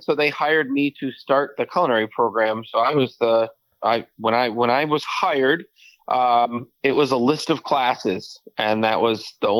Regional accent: Auburndale, Wisconsin, United States; Well, originally I'm from Auburndale.

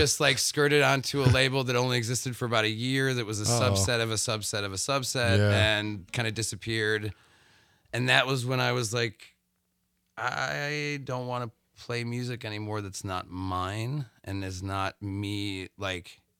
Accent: Whitewater, Wisconsin, United States; I grew up in Whitewater, not too far from here.

